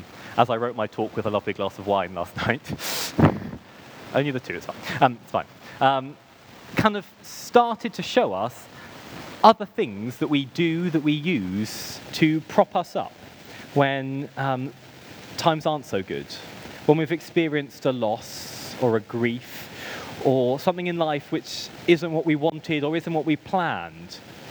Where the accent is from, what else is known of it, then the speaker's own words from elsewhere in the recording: United Kingdom; because I'm painfully British